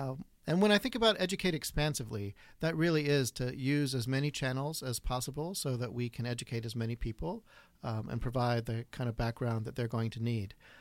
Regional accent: South Carolina, United States; now in Wisconsin, United States; or a town of 25,000 where I grew up in South Carolina.

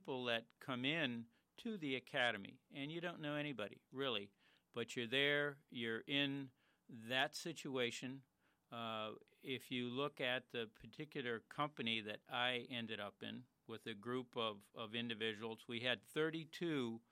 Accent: Kenosha, Wisconsin, United States; having graduated in 1964 from Bradford High School, I was born and raised here in Kenosha.

